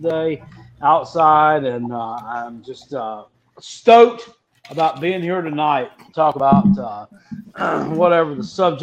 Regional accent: Aynor, South Carolina, United States; from Ainer.

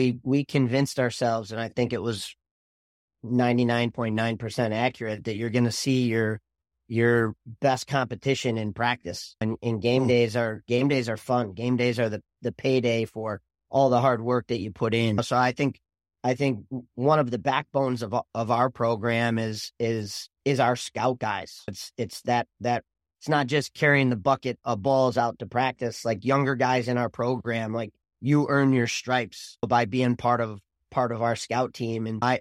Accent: Camillus, New York, United States; Yeah, growing up in Camillus, it didn't matter if you were short, tall, fat, skinny, right-handed, left-handed.

